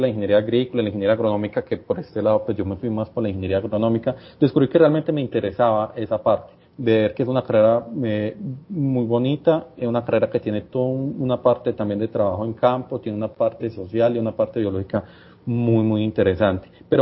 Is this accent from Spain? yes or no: no; Medellín, Antioquia, Colombia; Pues yo soy de Medellín, nací y crecí en Medellín, sin embargo, pues toda la familia de mi papá es de Entre Ríos, entonces pues, yo pasaba mucho mis vacaciones allá, en Entre Ríos, en Santa Rosa de Osos, entonces siempre he estado como muy ligado al norte cercano